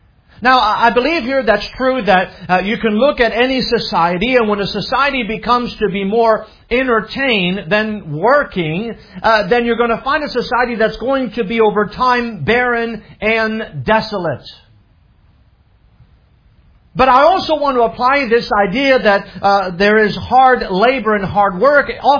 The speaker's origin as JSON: {"language": "English", "country": "France", "tie": "born or raised there", "said": "I grew up in France"}